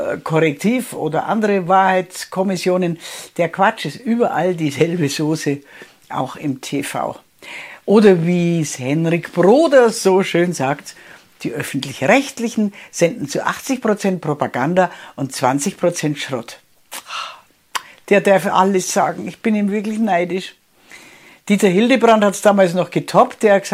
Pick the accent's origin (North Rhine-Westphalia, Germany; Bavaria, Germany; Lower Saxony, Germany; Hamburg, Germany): Bavaria, Germany; weil ich bin eine Bayerin.